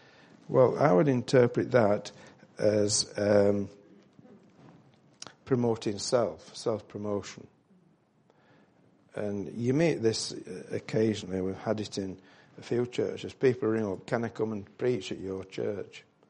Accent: Yorkshire and the Humber, United Kingdom; I was brought up in West Yorkshire, as you know, in the Methodist Church.

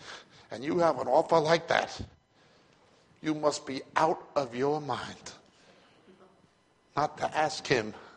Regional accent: New York, United States; And there's guys I grew up with in New York who were dead from those same things, and I was more crazy than some of them.

